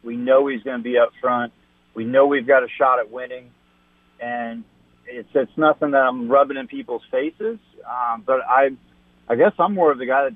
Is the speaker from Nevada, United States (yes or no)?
yes; Las Vegas, Nevada, United States; I'm a big Golden Knights fan from growing up in Vegas.